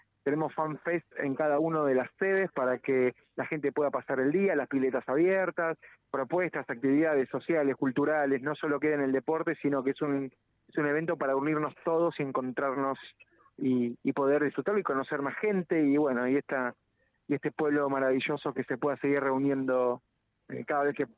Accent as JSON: {"language": "Spanish", "country": "Argentina", "said": "que nos represente como argentinos"}